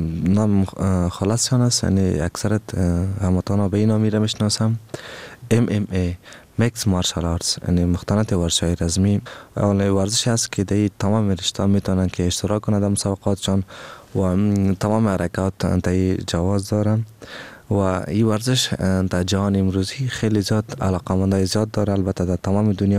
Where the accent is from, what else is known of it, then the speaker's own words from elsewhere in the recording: Afghanistan; ایره تنها برای تمام دنیا خود نشان می دهم که ما افغان هستم